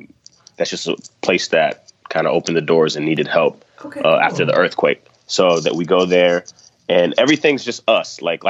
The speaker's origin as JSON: {"language": "English", "town": "North Miami", "region": "Florida", "country": "United States", "said": "Yeah, so I'm from North Miami, Florida, USA."}